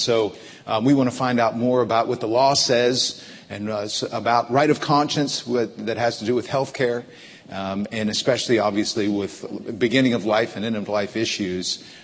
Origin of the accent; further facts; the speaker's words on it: Liberty, Ohio, United States; also born or lived in Texas; So yeah, I grew up in Liberty, just north of Youngstown, if you're familiar with that. My dad started a church there when I was just a baby, and I was born in Texas.